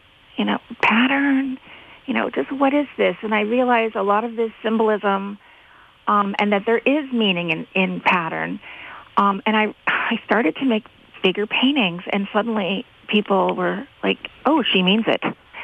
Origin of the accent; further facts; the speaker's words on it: Amherst, Massachusetts, United States; people weren't speaking Swedish in Amherst, Massachusetts, where I grew up